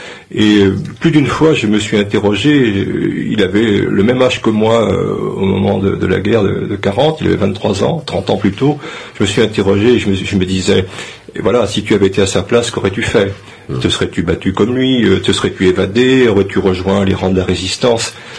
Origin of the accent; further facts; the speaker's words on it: Saint-Père-en-Ré, Nouvelle-Aquitaine, France; born there; Je suis un enfant du Pays de Ré, je suis né à Saint-Père-en-Ré dans le Marais du Boivre. Je fais partie de ces millions de beaux bébés que De Gaulle voulait donner à la France en 44.